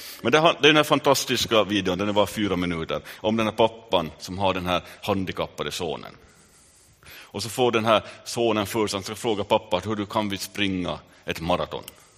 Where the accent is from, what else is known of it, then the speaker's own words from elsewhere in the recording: Vaasa, Ostrobothnia, Finland; säger jag som Vasabo